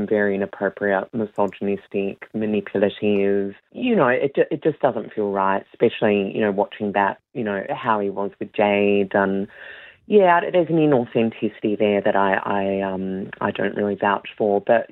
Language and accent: English; Melbourne, Victoria, Australia; I'm from Melbourne